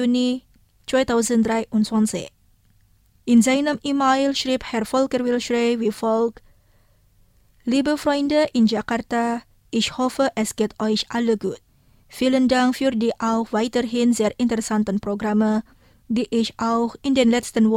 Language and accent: German; Saarbrücken, Saarland, Germany; in den Saarbrücker Stadtteil Brebach geführt hat, mein Heimatort.